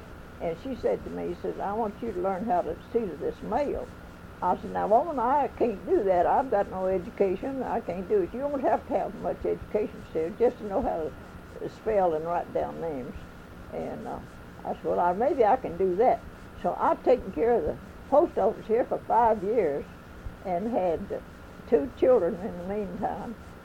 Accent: Kentucky, United States; born there; I was born in Lyon County. There's 11 of us children, and I was the only one born out of Trigg County.

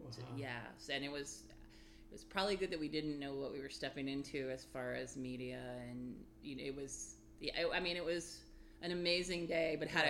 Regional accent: Morehead, Kentucky, United States; also born or lived in Indiana; I was actually, well, I was born in Indiana, but I was raised primarily in Moorhead, Kentucky. My family's from Eastern Kentucky in that area, and I grew up in Elliott and Round counties of Kentucky.

